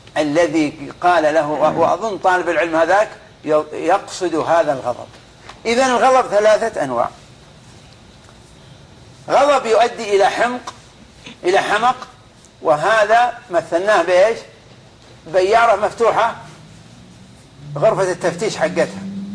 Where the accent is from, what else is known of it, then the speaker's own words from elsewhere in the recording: Mecca, Makkah Province, Saudi Arabia; also born or lived in Najd; انا من اهل مكه في الاصل، انا من هذيل، من فعلى الاقل بقول انا مكاوي، بس عشت هذا في نجد.